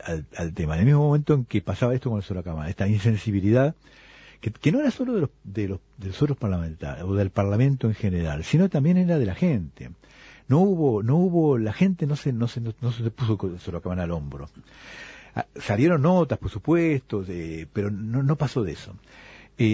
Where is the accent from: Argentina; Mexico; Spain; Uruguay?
Uruguay; soy uruguayo